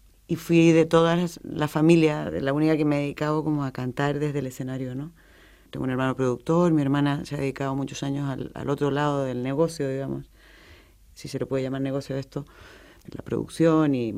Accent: Madrid, Community of Madrid, Spain; also born or lived in Santiago, Chile / Lanzarote; Nací en Santiago de Chile, aunque me crié en Madrid y he vivido en Lanzarote, en Canarias. Me crié aquí, aquí estudié, tuve mi primer novio, aquí, bueno, pues la primera pandilla y he hecho mucha vida en Madrid, más que en Chile.

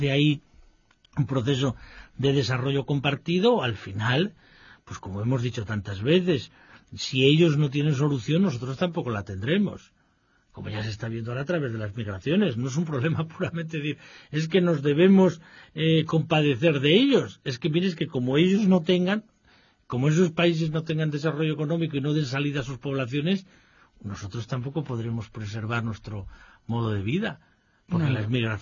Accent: Spain; a nosotros, claro, eso nos afecta muchísimo como españoles

